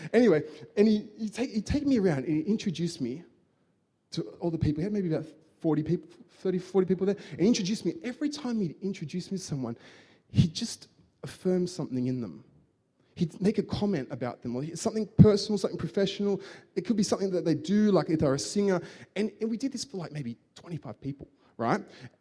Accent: Australia; I'm an Aussie

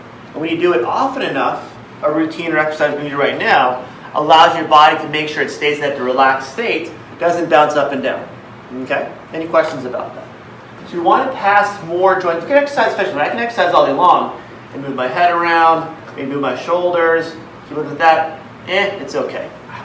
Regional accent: Philippines; I'm Filipino, but I'm doing martial arts.

